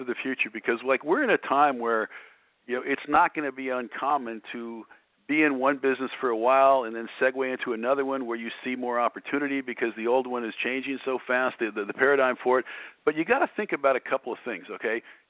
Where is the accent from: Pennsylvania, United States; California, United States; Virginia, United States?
California, United States; Los Angeles; now in Temecula Valley, United States; I live in an area called the Temecula Valley, which is about an hour north of San Diego, but I grew up in Los Angeles, and moved out here like 13 years ago.